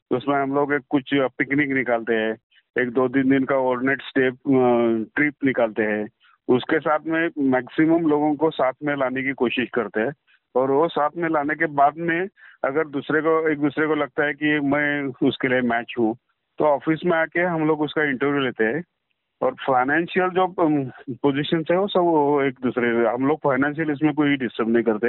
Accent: Pune, Maharashtra, India

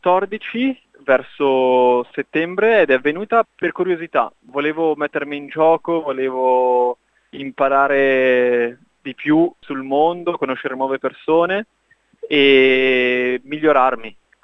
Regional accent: Varese, Lombardy, Italy; moved away as an adult; now in Australia; Allora, io ho 27 anni, sono di Varese

